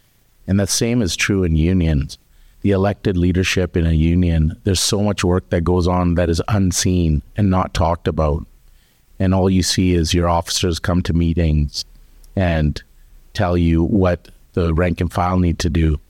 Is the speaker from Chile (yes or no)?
no; Canada; born and raised in Canada. I speak Punjabi, I speak rudimentary Hindi